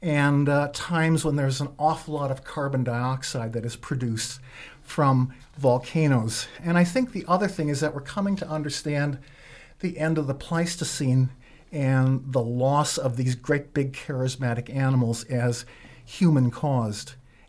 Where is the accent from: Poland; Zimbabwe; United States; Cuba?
United States; Milwaukee, Wisconsin; I was born in Milwaukee, grew up a little bit to the north, and we had relatives in this area.